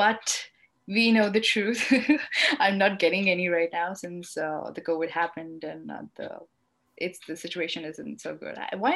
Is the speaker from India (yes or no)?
yes; Delhi, India; So I'm originally from Delhi, India. Delhi is the city where I'm from, and India is the country.